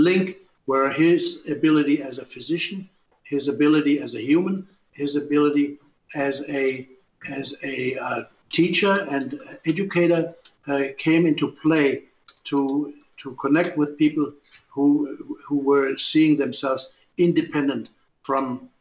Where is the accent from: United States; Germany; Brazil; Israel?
Germany; I felt that I had enough information directly growing up in Germany that would give me the flavor of areas and different places.